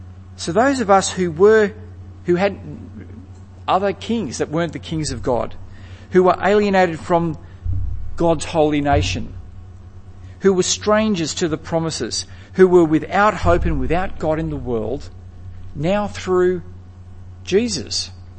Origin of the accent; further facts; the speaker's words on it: Australia; That there was nothing about being Australian. You know how like people say, oh, Australian passport's a great passport to travel the world, and it is. It's a great passport. And we're a good country.